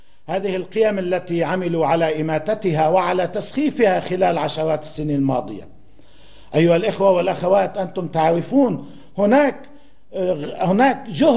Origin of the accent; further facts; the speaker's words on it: Lebanon; حتى عندنا في لبنان